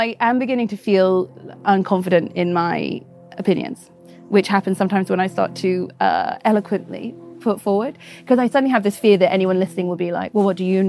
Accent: Canada; My uncle, who's Canadian, huge reveal, I'm very Canadian. Don't tell anybody.

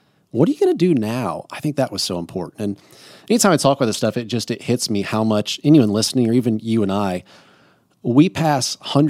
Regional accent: Indiana, United States; I'm like, I'm from Indiana.

